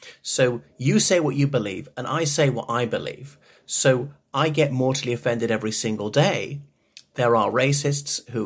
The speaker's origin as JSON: {"language": "English", "country": "Ireland", "said": "from Ireland."}